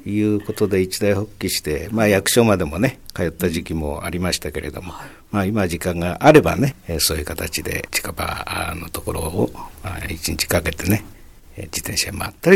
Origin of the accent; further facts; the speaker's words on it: Chogo, Kanagawa, Japan; 私は長後で生まれて長後で育っておりますけれども